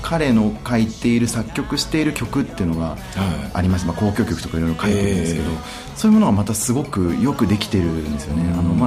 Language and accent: Japanese; Yokosuka, Kanagawa, Japan; 僕らの地元神奈川県横須賀市で